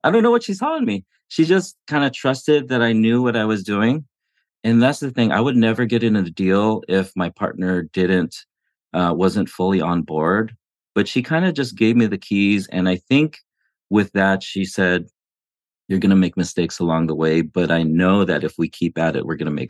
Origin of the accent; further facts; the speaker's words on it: Philippines; I'm Filipino, right?